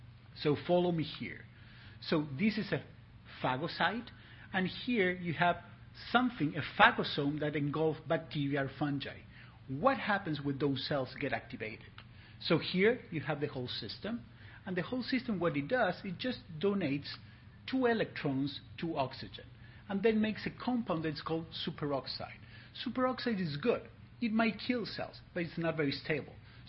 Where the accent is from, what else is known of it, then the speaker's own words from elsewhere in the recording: Argentina; English is a second language; This is not because I'm from Argentina.